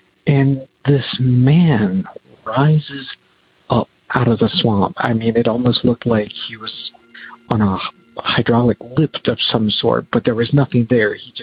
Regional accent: Virginia, United States; I am from Virginia.

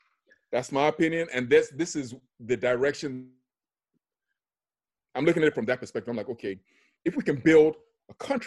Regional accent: Nigeria; also born or lived in London, United Kingdom; now in United States; The same reason why I was born in London, you understand? The same reason why I lived most of my life in America. But if you ask me where I'm from, I tell you I'm Nigerian.

